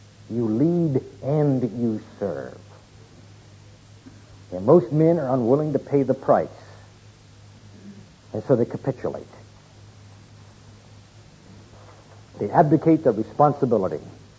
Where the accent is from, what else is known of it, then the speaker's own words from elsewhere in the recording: Colorado, United States; I'm from Colorado, and we do some backpacking up in that part of the country, in the high country.